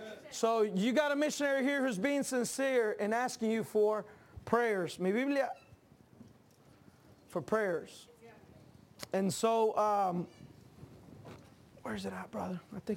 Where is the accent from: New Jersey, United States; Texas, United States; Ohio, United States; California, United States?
Texas, United States; Dallas; born there; I'm a Texican. I'm from Texas, born in Texas, Dallas, Texas. But I've been a missionary for almost 20 years now. And so I spent about 11 months out of the year in Mexico. So once in a while, my English sounds Mexican.